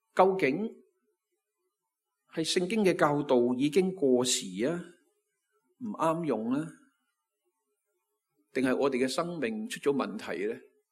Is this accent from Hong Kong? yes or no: yes; Hong Kong; 我绝大部分都是土生土长的香港人。我们的言语，我们的起居饮食、生活习惯、衣着啊等等，一切都和一般的港人无异。